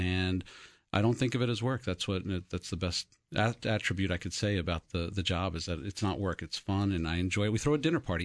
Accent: Brooklyn, New York, United States; I'll disagree with you, because I grew up in Brooklyn, New York, and we had just sort of the same kind of food all over the place.

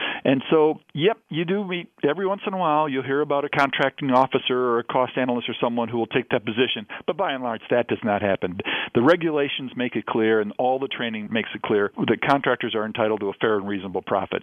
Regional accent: Michigan, United States; I'm a Midwesterner. I was born and raised in Michigan, and I encountered these things as I grew up.

